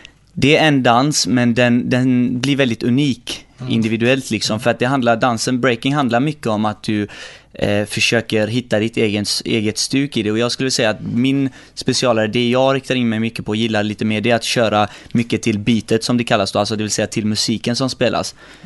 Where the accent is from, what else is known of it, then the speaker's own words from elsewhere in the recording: Partille, Västra Götaland County, Sweden; also born or lived in Iraq; Är 22 år gammal och jag kommer från Partille kommun. Jag är uppvuxen i Partille. Dock inte född här. Jag var 1,5 år när jag kom till Sverige.